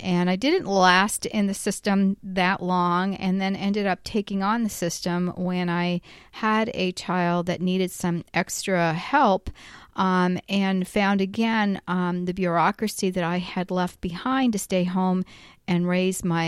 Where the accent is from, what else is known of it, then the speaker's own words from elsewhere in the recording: Florida, United States; Because I'm from Florida, too.